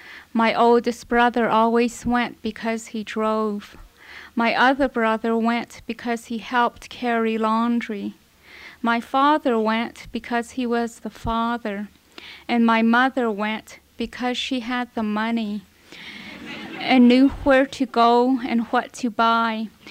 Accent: Shiprock, New Mexico, United States; I am from Shiprock, New Mexico, and so I was very honored and very pleased to have been selected for the parade honor, because I had always gone back every year for the Shiprock Fair

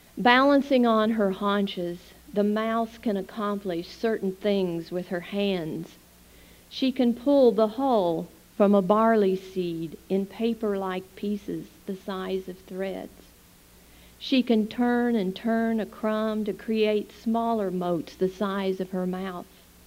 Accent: Missouri, United States; now in Houston, United States; I grew up in Missouri and really had my background in a forest. So I was always under trees. Well, when we moved to Houston, or just outside of Houston, I had a very different environment to get used

